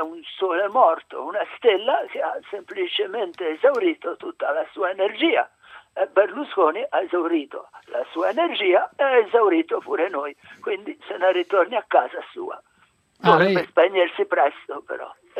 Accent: Florence, Tuscany, Italy; born there; now in Trieste, Italy; No, sono nata a Firenze, sono trasferita a Trieste, e questa è l'Italia.

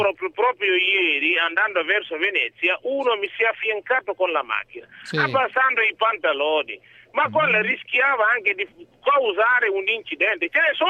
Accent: Senegal; Italian is a second language; io sono nero, vengo dal Senegal.

